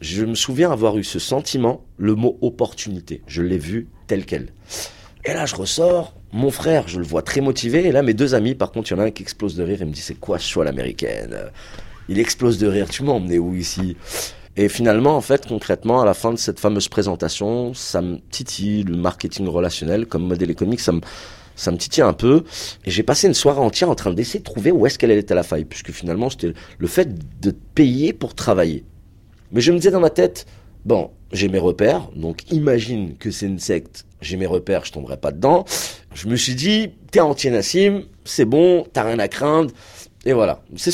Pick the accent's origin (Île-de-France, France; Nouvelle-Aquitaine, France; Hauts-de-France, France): Île-de-France, France; Stains; Ils sont arrivés en France dans les années 74. Et on a grandi à Stein, petite ville du 93.